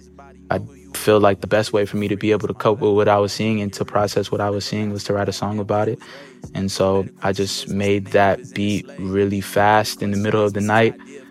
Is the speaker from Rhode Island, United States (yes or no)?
no; Albuquerque, New Mexico, United States; he's one of my largest inspirations from where I'm from Albuquerque.